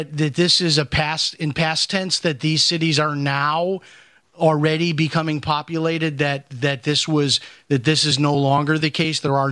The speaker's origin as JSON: {"language": "English", "town": "Chicago", "region": "Illinois", "country": "United States", "tie": "born or raised there", "said": "You know, for example, I grew up in Chicago."}